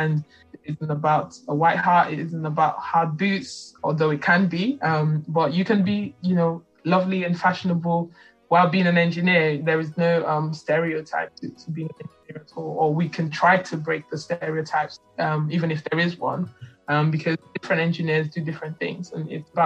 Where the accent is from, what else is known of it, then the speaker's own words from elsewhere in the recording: Nigeria; I'm a Nigerian and my mom and dad are both Nigerians as well.